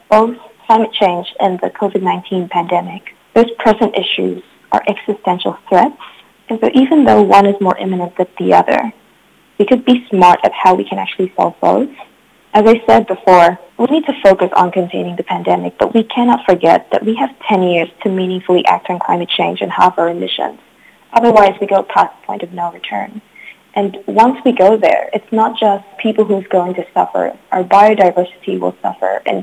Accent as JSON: {"language": "English", "country": "Philippines", "lives_now": "New Zealand", "said": "So as I mentioned before, I'm also from the Philippines."}